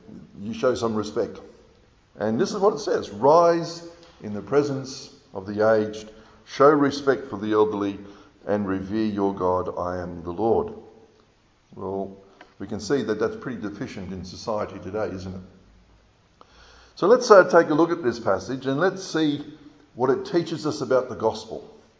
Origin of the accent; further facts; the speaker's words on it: Sydney, New South Wales, Australia; when I grew up in Sydney, it was required.